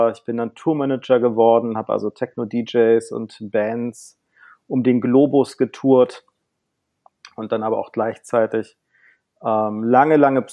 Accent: Berlin, Germany; Ich bin ein Berliner Kind. Ich bin 75 in Westen Berlins geboren und dort auch dementsprechend aufgewachsen. Ich bin in eine Zeugin Jehovas Familie reingeboren

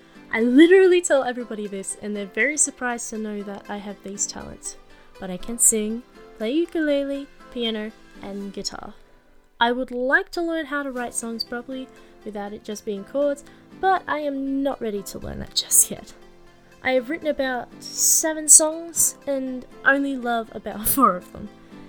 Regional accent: Australia; I am Australian. Of course, I'm Australian, can't you hear my accent? I was born and raised here by both my Australian parents, and I'm not ashamed to pronounce my country as my home.

